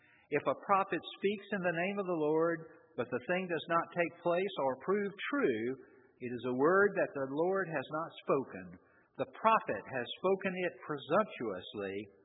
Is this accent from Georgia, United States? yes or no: yes; Georgia, United States; growing up in Georgia, we were taught a healthy regard for snakes